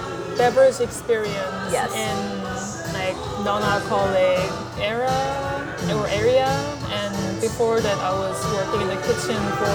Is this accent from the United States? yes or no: no; South Korea; And growing up in Korea, alcohol is a very big part of the culture.